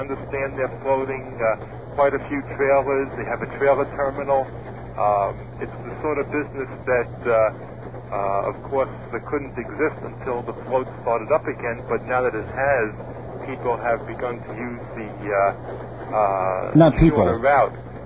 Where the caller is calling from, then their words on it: Centereach, New York, United States; I'm from Center Reach.